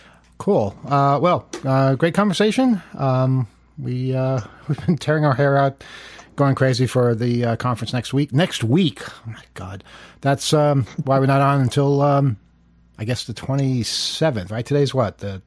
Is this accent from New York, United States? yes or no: yes; Queens, New York, United States; I got my start in Queens. I grew up in Jamaica as a small child.